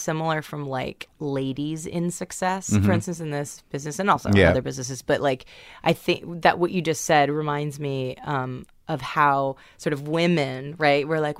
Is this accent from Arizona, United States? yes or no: no; New York City, New York, United States; I grew up in New York City.